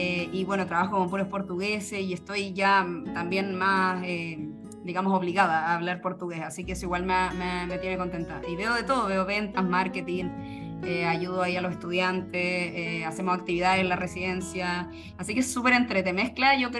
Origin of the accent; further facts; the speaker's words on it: Chile; moved away as an adult; yo por lo menos desde que me fui de Chile dije, nunca más vuelvo a un trabajo que no